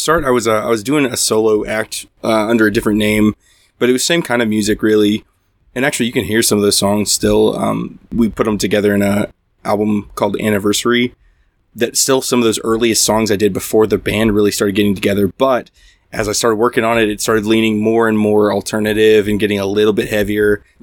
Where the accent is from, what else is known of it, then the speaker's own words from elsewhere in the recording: Jackson, Mississippi, United States; I'm from Jackson, Mississippi.